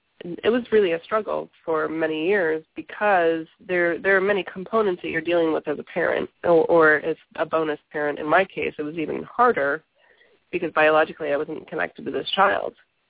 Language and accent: English; Southern United States, United States; And when I was growing up, ADHD did not exist. And I grew up in the South.